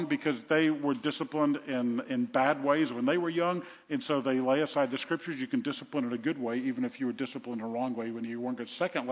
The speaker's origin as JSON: {"language": "English", "town": "New Orleans", "region": "Louisiana", "country": "United States", "tie": "born or raised there", "said": "Now, I grew up in New Orleans. New Orleans is not the safest place in the world"}